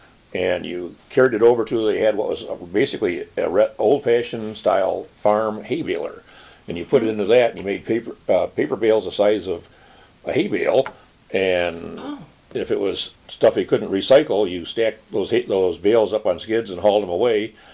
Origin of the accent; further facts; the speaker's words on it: Kalamazoo, Michigan, United States; born there; I was born in Kalamazoo on October 22nd, 1947.